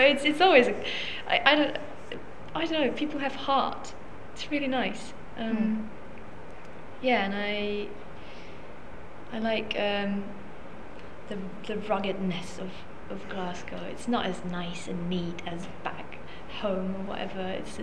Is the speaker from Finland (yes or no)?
yes; northern Finland, Finland; English is a second language; I'm from Finland. I'm from the northern part of Finland, which is important because, you know, people speak differently there than in the southern part of Finland. And we were also taught English from the age of 7.